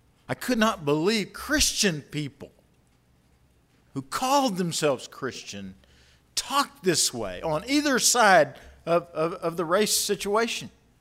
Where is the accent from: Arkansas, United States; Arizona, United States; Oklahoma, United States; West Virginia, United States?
Oklahoma, United States; Blanchard; I grew up in Blanchard, Oklahoma, or if you're from there, it's Blanchard, Oklahoma.